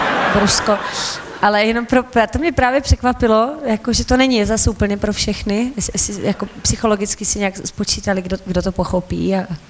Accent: Kyjov, Zlín Region, Czechia; also born or lived in Krnov; V Kyjově jsem žila pouze svých 20 let jsem žila v Kyjově. Je mi 28.

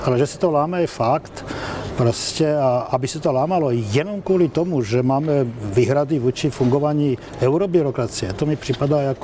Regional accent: Slovakia; now in Czech Republic; A teď já mám dvojí občanství, jsem Čech i Slovák, žiju tady už čtvrt století, ale jsem i Slovák.

